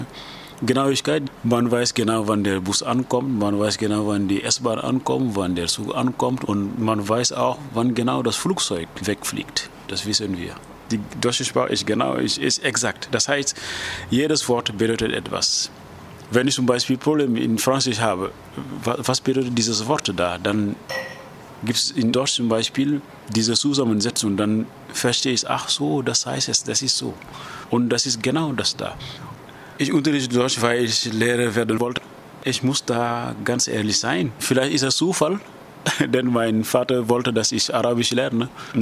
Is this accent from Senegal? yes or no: yes; Djouin, Fatick, Senegal; German is a second language; now in Dakar, Senegal; Ich komme aus dem Senegal. Ich bin Deutschlehrer am Gymnasium Galando Diouf in Dakar. Ich bin 1968 in Djouin geboren. Das ist ein Dorf in der Region Fatick.